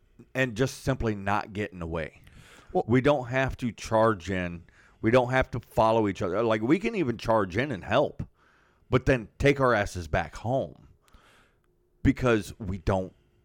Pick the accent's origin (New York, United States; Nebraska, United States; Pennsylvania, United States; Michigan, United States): Michigan, United States; I'm from Michigan. He's from Michigan. She's from Michigan.